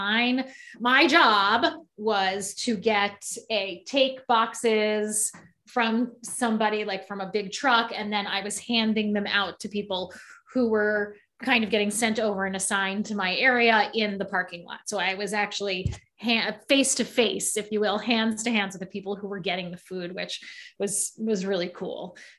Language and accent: English; Baltimore, Maryland, United States; As you may or may not know, I grew up in Baltimore, Maryland.